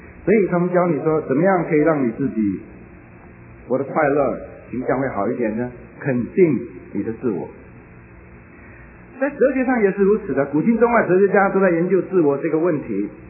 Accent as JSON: {"language": "Chinese", "country": "China", "said": "我们闽南人是这样讲的"}